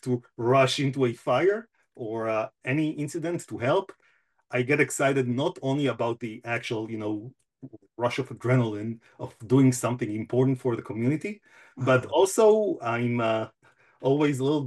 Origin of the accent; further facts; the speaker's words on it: Israel; moved away as an adult; now in United States; growing up in Israel, we were told and taught to be part of the community, to always contribute, to always volunteer.